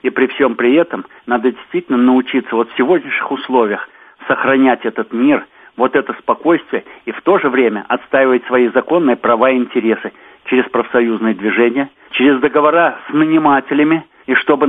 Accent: Belarus; чтобы действительно мы могли сказать гордо всем, мы белорусы

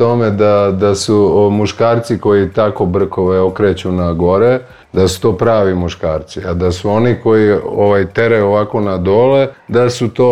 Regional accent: Zemun, Belgrade, Serbia; Ono što se kaže kod nas u Zemunu

